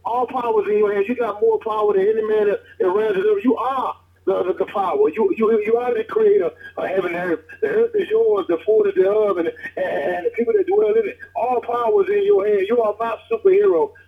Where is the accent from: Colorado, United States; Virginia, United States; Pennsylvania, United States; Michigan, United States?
Virginia, United States; Norfolk; Like you said … I'm from Norfolk, Virginia.